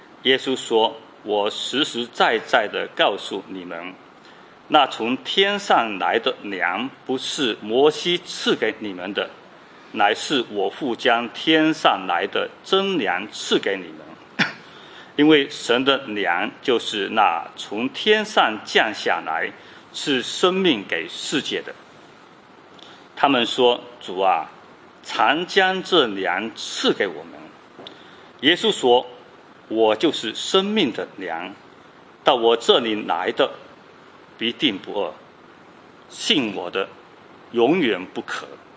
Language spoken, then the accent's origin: Chinese; China; now in Australia; 我想我们都是从中国过来的